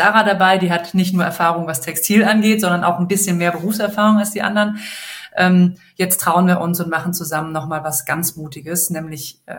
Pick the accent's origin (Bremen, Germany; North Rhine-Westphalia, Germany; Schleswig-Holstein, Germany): North Rhine-Westphalia, Germany; Bonn; now in Berlin, Germany; wir kommen beide aus Bonn